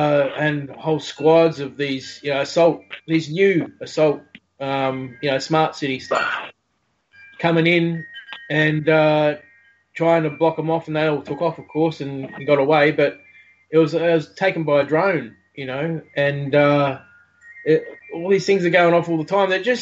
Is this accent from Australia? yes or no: yes; Australia; as an Aussie czar, as I do as well, you just free, I don't really pay much heed to the little fear mongering.